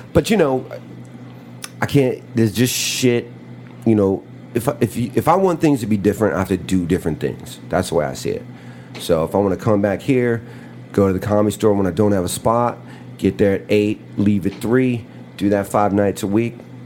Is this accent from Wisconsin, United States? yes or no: no; Michigan City, Indiana, United States; And it's about a 40-minute train ride from my hometown. Shout out to Michigan City, Indiana. Right in Lake Michigan.